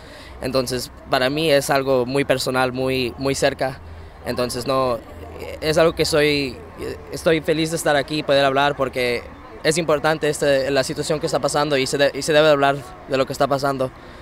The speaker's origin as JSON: {"language": "Spanish", "town": "Louisville", "region": "Kentucky", "country": "United States", "tie": "born or raised there", "said": "en Kentucky, como a media hora de Louisville. Mis papás son de México, de Michoacán. Y sí, entonces yo soy nacido aquí y he crecido aquí en Louisville toda mi vida."}